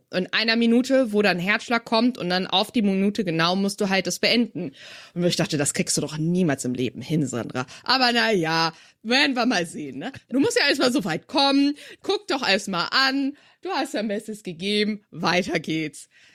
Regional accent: Hamburg, Germany; naja, ich komme aus Hamburg

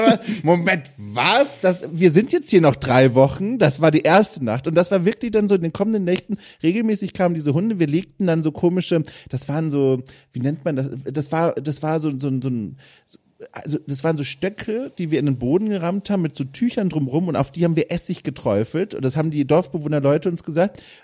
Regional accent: Southern Germany, Germany; ich komme ja aus dem Süden des Landes

